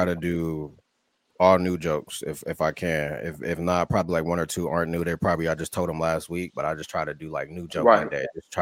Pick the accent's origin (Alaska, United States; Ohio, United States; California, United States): Ohio, United States; Columbus; Yeah, born and raised in Columbus, Ohio.